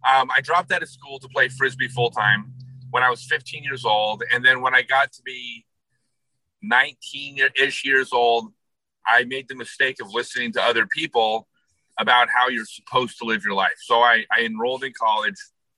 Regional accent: Los Angeles, California, United States; So I grew up in Los Angeles.

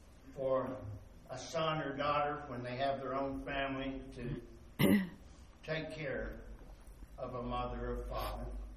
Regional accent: West Virginia, United States; Well, I'm from West Virginia, too. And you don't call people cowards.

